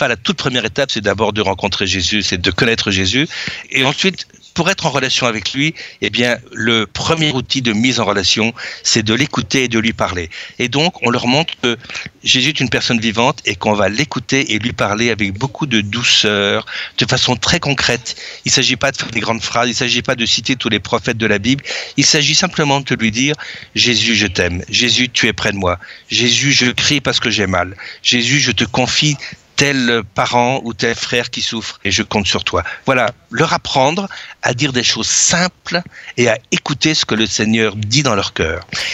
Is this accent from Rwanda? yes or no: no; France; une carte de France, parce que je suis français